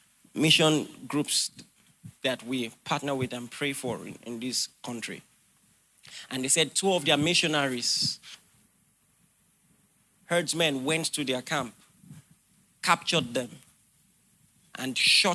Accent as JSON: {"language": "English", "country": "Nigeria", "said": "And even as a Nigerian, you read 50 people died."}